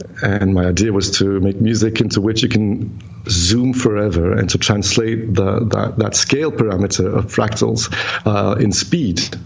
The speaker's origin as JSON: {"language": "English", "region": "Geneva", "country": "Switzerland", "tie": "born or raised there", "also_born_or_lived": "United Kingdom", "said": "I was born in Geneva, and then I studied in London. So I'm actually, I was actually born and bred here."}